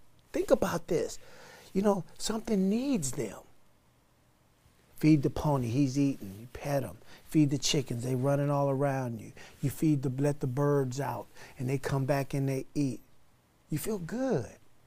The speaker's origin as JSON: {"language": "English", "town": "Oakland", "region": "California", "country": "United States", "tie": "born or raised there", "said": "As a kid, growing up in East Oakland, one of the reasons why I'm alive today is because my father, stepdad, bought me and my mom bought me some pigeons"}